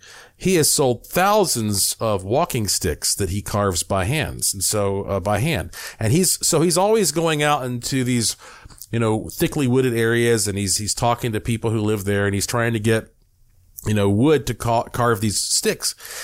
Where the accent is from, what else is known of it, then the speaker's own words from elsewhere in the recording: North Carolina, United States; I'm from Western North Carolina.